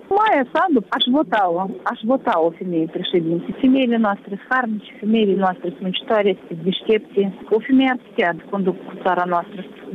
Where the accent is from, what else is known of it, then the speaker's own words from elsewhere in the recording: Moldova; Dar, de o parte, eu vreau să spun că noi suntem slabi. Noi, moldovenii, suntem